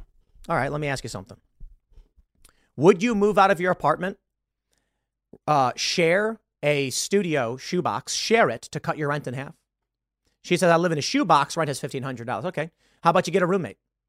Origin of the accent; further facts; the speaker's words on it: Chicago, Illinois, United States; Maybe it's because I grew up in South Side of Chicago.